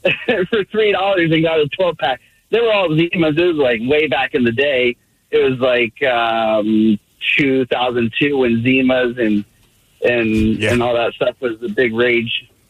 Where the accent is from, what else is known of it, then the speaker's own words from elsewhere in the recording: Mississippi, United States; So back in the day, I grew up down in Mississippi in the little rural town.